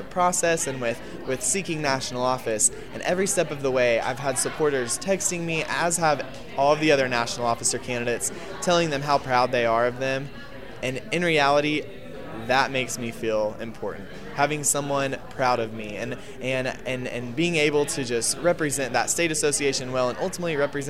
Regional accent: Woodward, Oklahoma, United States; I'm from Woodward, Oklahoma

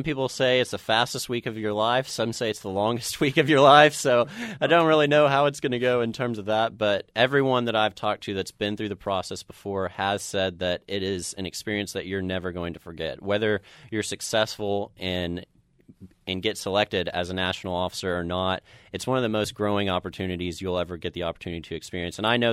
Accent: Deepu, Oklahoma, United States; I'm not just there representing myself. I'm not just there representing my hometown of Deepu, but representing the entire state of Oklahoma.

